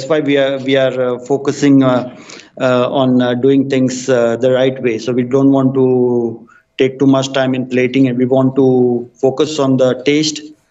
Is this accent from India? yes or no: yes; Goa, India; Well, Goa, it immediately takes me to seafood. So I love to eat fish.